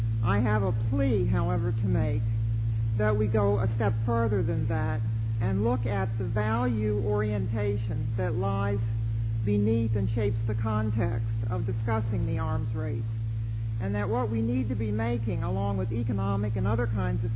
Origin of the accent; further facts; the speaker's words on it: Minnesota, United States; from Minnesota